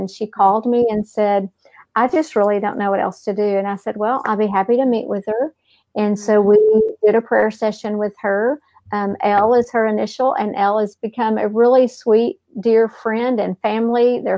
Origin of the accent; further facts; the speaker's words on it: Texas, United States; accent: Texas; if my Texas accent throws you off, I'm really sorry, but we're deep in the heart of Texas here.